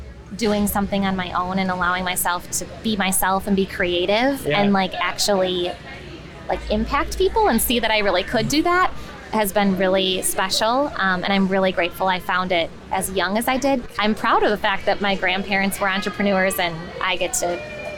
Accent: Green Bay, Wisconsin, United States; I grew up in Green Bay, so I've been in Wisconsin my whole life.

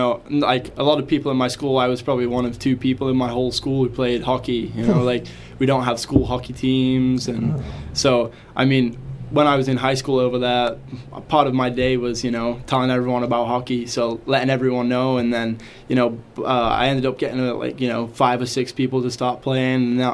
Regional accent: Telford, West Midlands, United Kingdom; I'm from England. Place called Telford in England.

